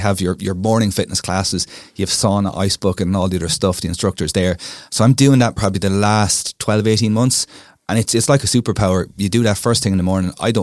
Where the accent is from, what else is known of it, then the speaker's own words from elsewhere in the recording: Longford, Leinster, Ireland; So we grew up in Longford. Nice. Very landlocked county.